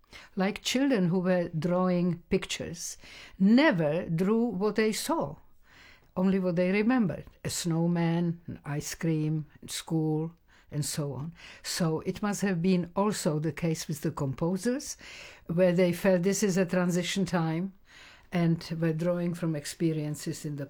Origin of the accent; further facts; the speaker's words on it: Czechia; English is a second language; moved away; You know, living in a small town in Czechoslovakia, pre-war, we didn't speak English. We didn't know anything. And after the occupation, all Jewish, of course, students were expelled from their school, including myself from the high school.